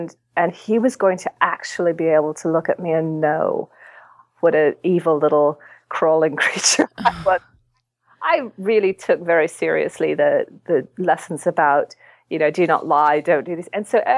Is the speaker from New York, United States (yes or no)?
no; New Mexico, United States; born there; accent: semi-British; I ended up that way. I was born in New Mexico to non-Mormon parents, actually non-believing parents anyway.